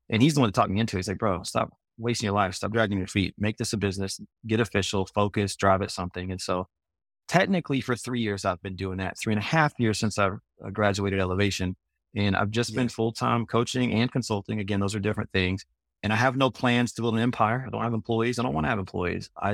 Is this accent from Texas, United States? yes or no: yes; Texas, United States; Now we live in Texas, back where we're from. We're from Texas. We're in a new town now, but we're from Texas.